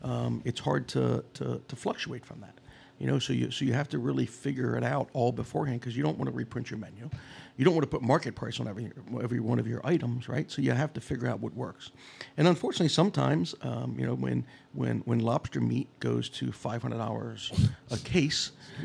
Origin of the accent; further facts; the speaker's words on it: Bel Air, Maryland, United States; I grew up in Bel Air, Maryland.